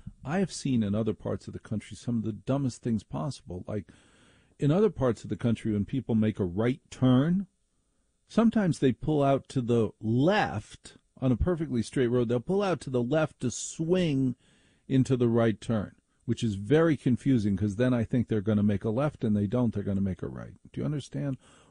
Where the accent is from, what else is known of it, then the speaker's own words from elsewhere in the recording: Maplewood, New Jersey, United States; Now, I grew up in New Jersey. I grew up in Maplewood, New Jersey. It's nothing I hide.